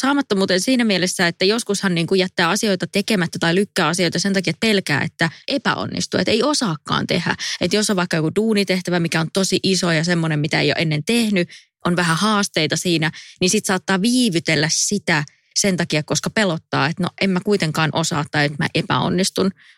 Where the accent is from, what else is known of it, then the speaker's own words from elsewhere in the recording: Eno, North Karelia, Finland; Mutta sieltä, mistä mä oon kotoisin Enosta, niin sun pitää oikeasti kävellä aika pitkä matka